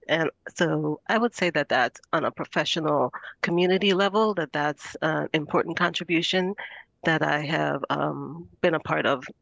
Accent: U.S. Virgin Islands; I grew up in the Virgin Islands

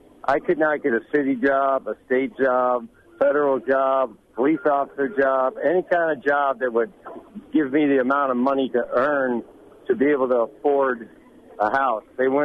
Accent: Los Angeles, California, United States; born there; I was born in Los Angeles in 1954.

